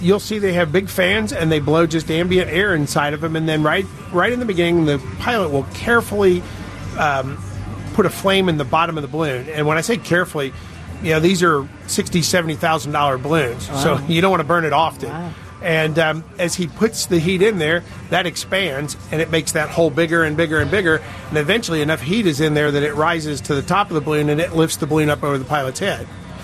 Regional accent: Louisville, Kentucky, United States; I'm from Louisville, Kentucky

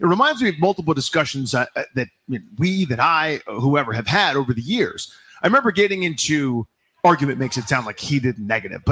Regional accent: England, United Kingdom; Actually, I'm English.

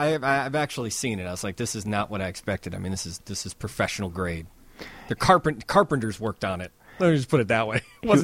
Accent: Wonder Lake, Illinois, United States; I didn't grow up in Crystal Lake. I grew up in Wonder Lake.

